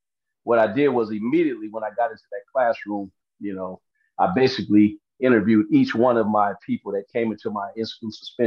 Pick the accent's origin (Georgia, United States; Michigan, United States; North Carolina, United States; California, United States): California, United States; Compton; Yeah, I was born and raised in Compton. So, you know, through the Compton school systems, things like that. Went off to school in San Diego.